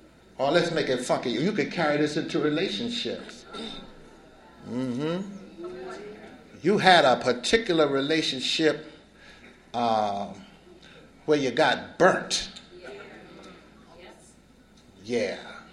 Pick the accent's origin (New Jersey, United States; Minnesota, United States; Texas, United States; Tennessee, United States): New Jersey, United States; Newark; I used because I'm from Newark, shit. Yeah. That's what we do. If you grow up in Newark, you get high.